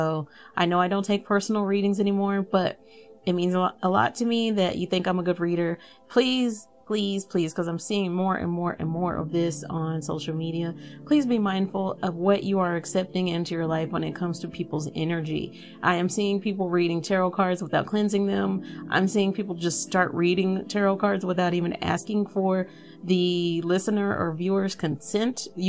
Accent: Texas, United States; being that I grew up in Texas.

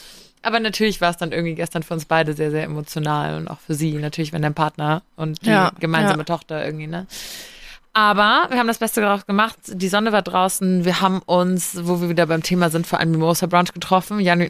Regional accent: Giessen, Hesse, Germany; wie das hier in Gießen, so in meiner Heimatstadt so ist

